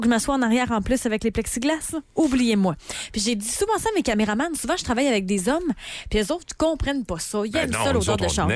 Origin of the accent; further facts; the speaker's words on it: Baie-Comeau, Quebec, Canada; Tu sais, moi, je viens de Baie-Comeau